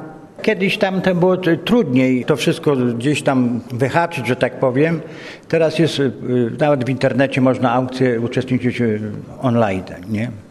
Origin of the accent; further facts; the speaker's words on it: Człuchów, Pomeranian Voivodeship, Poland; jestem z Człuchowa.